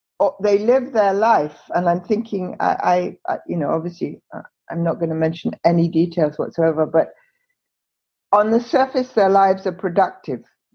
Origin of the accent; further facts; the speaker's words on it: Canada; But I'm in the very, very lucky position as a Canadian psychiatrist